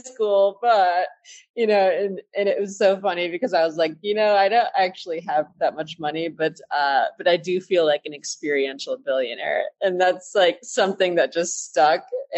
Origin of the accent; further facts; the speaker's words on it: Flint, Michigan, United States; So we had both grown up like very humble beginnings. Like as Joe said, I'm from Flint, Michigan.